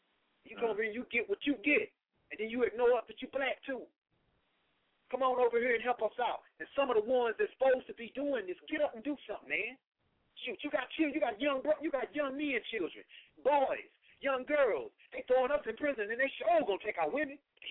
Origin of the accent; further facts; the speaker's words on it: Garland, Texas, United States; also born or lived in Dallas; And I'm from Gall, and I was born in in Dallas and raised in Garland